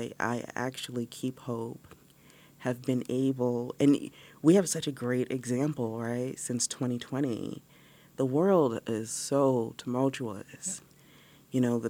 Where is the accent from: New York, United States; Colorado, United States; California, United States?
New York, United States; New York City; also born or lived in Massachusetts; New York has been home for me, even though I was born here in Massachusetts. And so when I go back to the city, that's what we call it